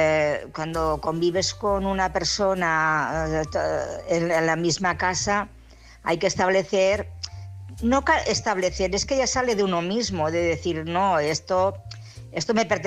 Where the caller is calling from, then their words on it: Barcelona, Catalonia, Spain; de Barcelona.